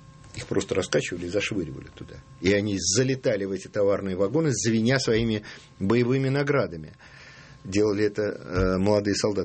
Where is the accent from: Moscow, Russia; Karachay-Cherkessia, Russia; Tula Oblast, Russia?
Moscow, Russia; Я вырос на Якиманке. И на пересечении... Ну, я в Егородском переулке вырос.